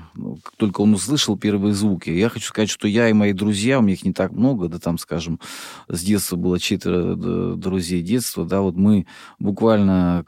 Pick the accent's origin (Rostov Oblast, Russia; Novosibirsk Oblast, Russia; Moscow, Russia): Rostov Oblast, Russia; до провинции, я из Ростовской области